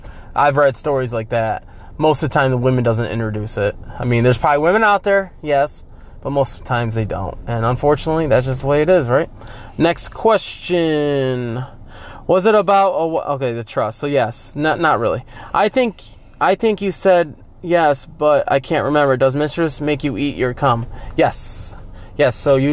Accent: United States; I'm from America.

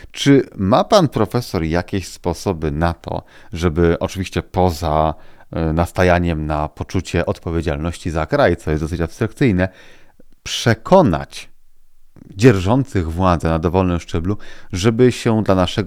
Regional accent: Swarzędz, Greater Poland Voivodeship, Poland; Jest sobie miasto i gmina, Swarzędz, moja rodzinna miejscowość. Swarzędz jest to przedmieście Poznania.

